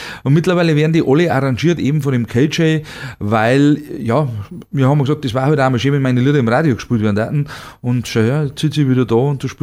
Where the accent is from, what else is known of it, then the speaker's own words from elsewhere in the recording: Bavaria, Germany; weil einfach bei uns in Bayern, es gibt so viele Dialekte innerhalb von 20 Kilometern schon.